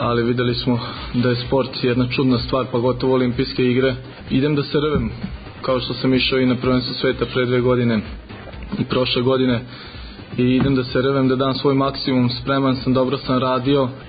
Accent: Subotica, Vojvodina, Serbia; Ja sam iz Subotice, moja 2 drugara su iz Sente

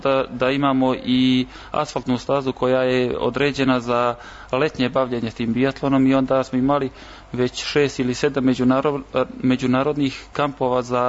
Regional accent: Sjenica, Zlatibor District, Serbia; kod nas u Sjenici je specifično to da se zimi dosta ovde ljudi bave nordijskim skijanjem i biatlonom.

